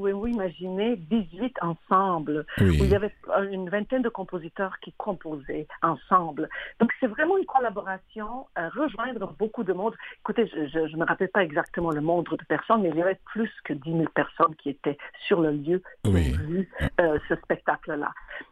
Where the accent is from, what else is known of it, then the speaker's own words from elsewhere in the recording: Serbia; French is a second language; moi je viens de la Serbie